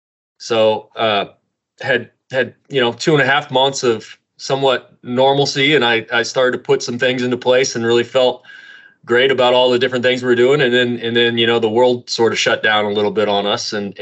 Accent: Lincoln, Nebraska, United States; I always say it started with growing up in Lincoln, Nebraska in the 80s and 90s.

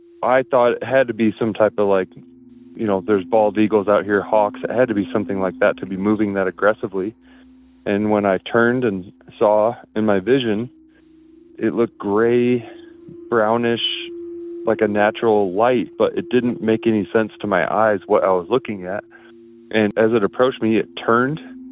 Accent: Chicago, Illinois, United States; also born or lived in Indiana; now in Thermopolis, United States; I live now in Thermopolis, Wyoming. but I grew up mostly in Chicago and Indiana growing up

